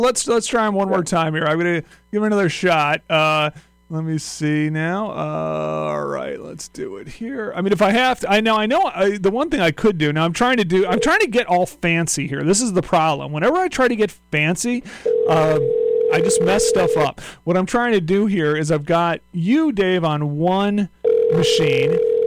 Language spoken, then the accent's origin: English; Minnesota, United States; Growing up in Minnesota, I definitely was very, very familiar with the various.